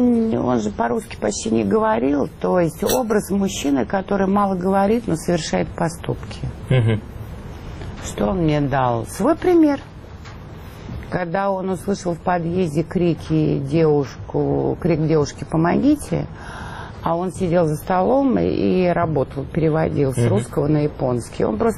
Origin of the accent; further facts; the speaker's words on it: Russia; born there; потому что я родилась в России за железным занавесом